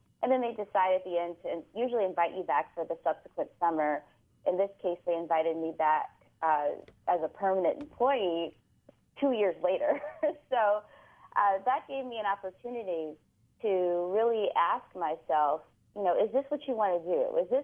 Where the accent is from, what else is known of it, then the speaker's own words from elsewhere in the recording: Detroit, Michigan, United States; I'm from Detroit.